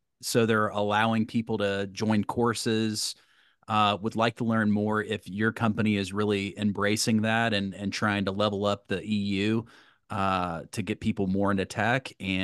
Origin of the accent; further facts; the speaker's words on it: Kentucky, United States; I'm from Kentucky